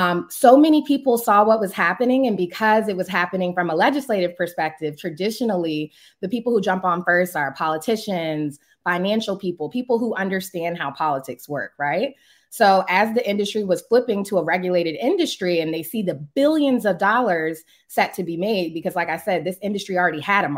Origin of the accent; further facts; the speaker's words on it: Maryland, United States; So I'm born and raised in Prince George's County, Maryland. For those of you that don't know, there are a lot of affluent Black people here.